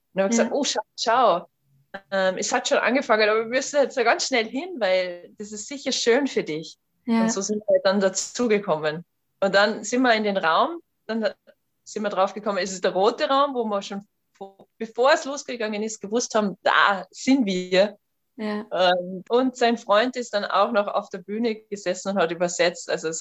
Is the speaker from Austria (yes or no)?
yes; Austria; komme aus Österreich, bin 33 Jahre